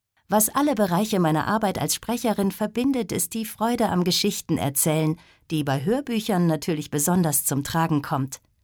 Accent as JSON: {"language": "German", "town": "Munich", "region": "Bavaria", "country": "Germany", "tie": "born there", "said": "Ich bin gebürtige Münchnerin und arbeite hier als Synchronschauspielerin und Sprecherin für Hörbücher, Hörspiele, Dokumentationen, Computerspiele und Werbung."}